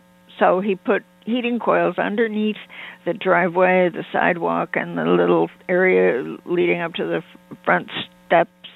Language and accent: English; Kansas City, Missouri, United States; My story is about growing up in Kansas City, Missouri.